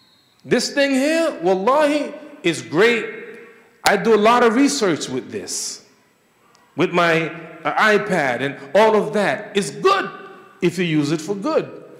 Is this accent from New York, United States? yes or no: yes; New York, United States; I came. I'm from New York. You can't frighten me.